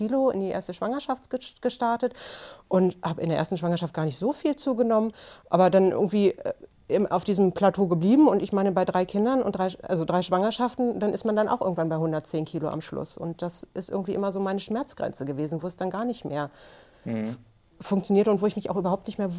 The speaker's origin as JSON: {"language": "German", "region": "Lower Saxony", "country": "Germany", "said": "bin 42 Jahre alt und komme aus der Region Hannover."}